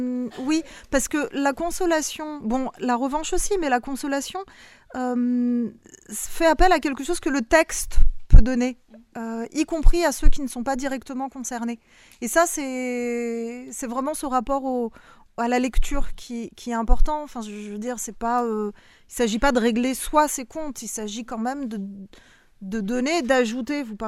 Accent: France; Moi je suis française, je suis une autrice française, je suis une citoyenne française.

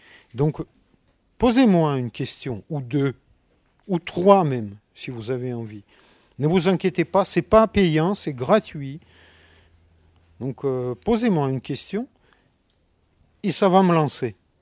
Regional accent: Russia; born there; French is a second language; Je suis né en Russie, j'ai 55 ans, je suis né sur les bords de la Volga.

